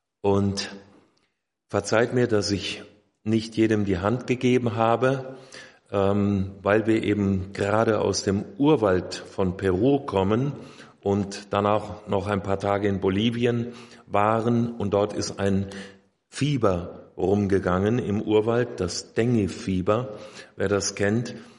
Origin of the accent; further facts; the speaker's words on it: Hünfeld, Hesse, Germany; Ich komme aus dem Landkreis Fulda, aus Hünfeld. Also ich bin vom einen Feld ins andere gefahren, vom Hünfeld ins Coesfeld, ne?